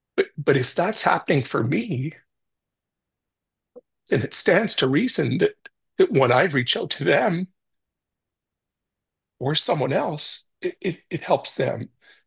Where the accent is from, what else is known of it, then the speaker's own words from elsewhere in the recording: Canada; it's because I'm Canadian